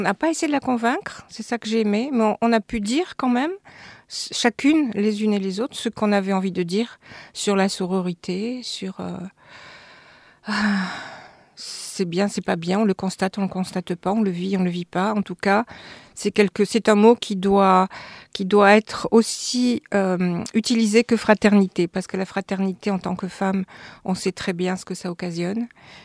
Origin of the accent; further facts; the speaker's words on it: Marseille, Provence-Alpes-Côte d'Azur, France; je suis une Corse de Marseille. Je suis née d'un papa qui est né dans le Cap Corse, près de Bastia, à la marine de Méria, et d'une maman qui est née à Ajaccio.